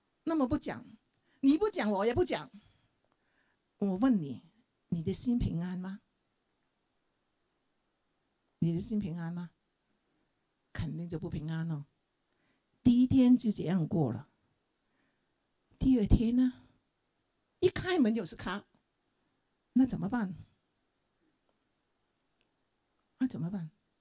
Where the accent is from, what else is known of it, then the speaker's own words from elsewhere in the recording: China; 我们中国人有句话，生不如死，生不如死。